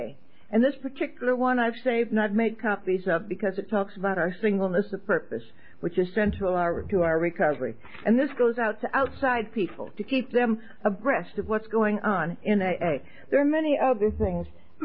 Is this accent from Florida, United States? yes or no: yes; Miami, Florida, United States; But I said, I'm from Miami.